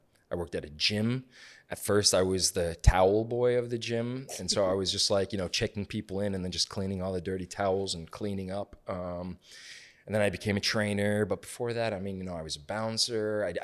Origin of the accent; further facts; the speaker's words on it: Turkey; English is a second language; now in Sugar Land, United States; from Turkey